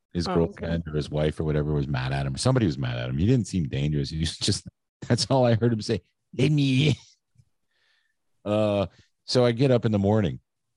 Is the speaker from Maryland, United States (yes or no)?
no; Mansfield, Pennsylvania, United States; so I could go visit my aunt and uncle in Pennsylvania, where Jeff and I grew up in Mansfield.